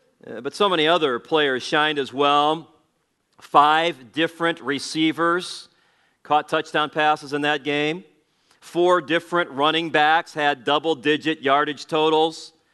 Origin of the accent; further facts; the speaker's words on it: Gary, Indiana, United States; Growing up in Gary in the summertime, you naturally rooted for the Chicago Cubs